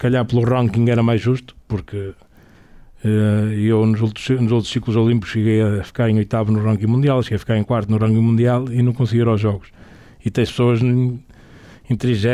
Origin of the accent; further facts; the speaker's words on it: Vila do Conde, Porto, Portugal; A gente depois é uma modalidade na minha terra, em Vila do Conde.